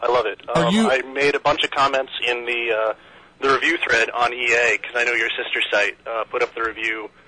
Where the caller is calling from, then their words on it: Pennsylvania, United States; Pennsylvania.